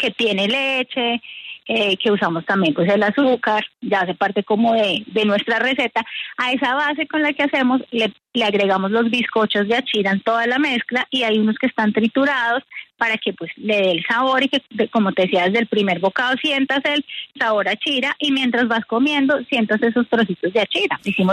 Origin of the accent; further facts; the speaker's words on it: Ibagué, Tolima, Colombia; mire, señor, yo soy de Ibagué, Tolima.